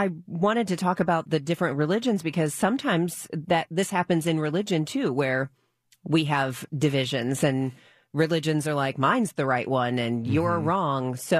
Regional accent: United States; I may not always agree with my government, but I'm still an American.

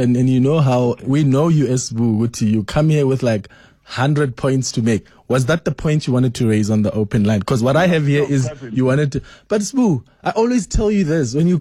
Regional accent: KwaZulu-Natal, South Africa; I grew up in KwaZulu-Natal and I saw the tensions

